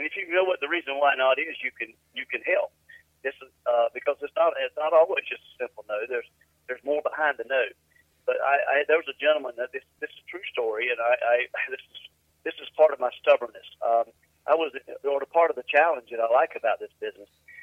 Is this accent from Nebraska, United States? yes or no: no; North Carolina, United States; There's one parcel that actually is a 1,500 acre site that's near where I grew up in Harnett County.